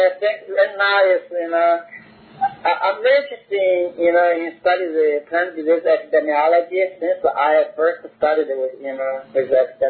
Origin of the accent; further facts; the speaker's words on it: Canada; I'm from Canada, first of all.